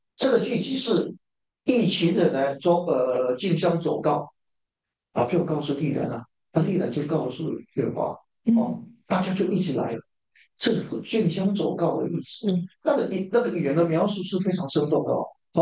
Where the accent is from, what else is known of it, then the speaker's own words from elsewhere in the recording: Taiwan; 我会受影响，我娶一个外省的，在我们乡下是绝对看几乎看不到的。